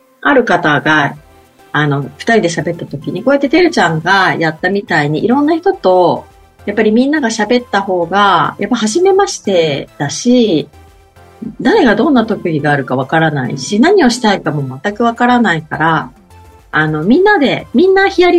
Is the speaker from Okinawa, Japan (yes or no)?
yes; Okinawa, Japan; 私も、沖縄県から来ました